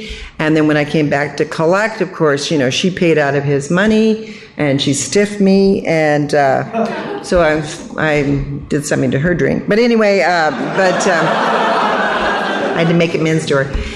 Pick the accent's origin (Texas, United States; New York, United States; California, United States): California, United States; Sacramento; He was from Sacramento, and I grew up in Sacramento, like I said, through high school.